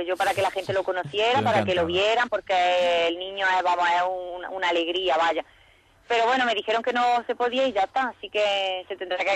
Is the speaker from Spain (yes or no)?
yes; Cambil, Andalusia, Spain; now in Jaén, Spain; nosotros vivimos en Jaén y ellas viajaban aquí en vacaciones y a mi pueblo, a Cambil